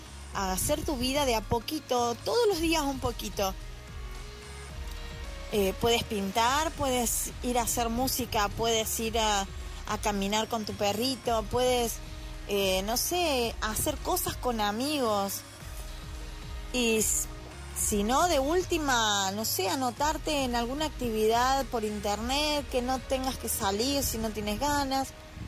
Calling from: Argentina; desde Argentina.

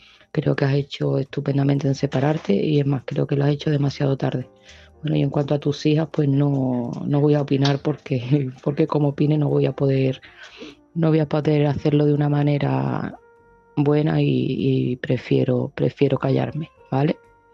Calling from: Seville, Andalusia, Spain; de Sevilla

